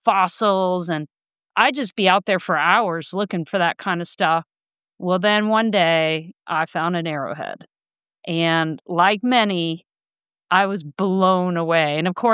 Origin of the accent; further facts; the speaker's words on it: Paris, Ontario, Canada; I grew up in Paris, Ontario, which was a town of, I think, 4,000 people when I was running around and biking around as a kid. And I was surrounded by cornfields.